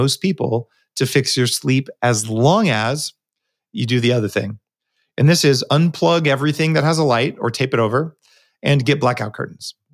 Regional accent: Canada; So guys, I'm a Canadian citizen.

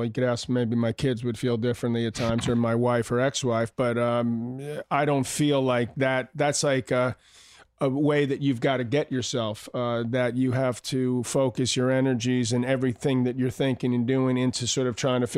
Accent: Queens, New York, United States; I grew up in Douglas and Queens.

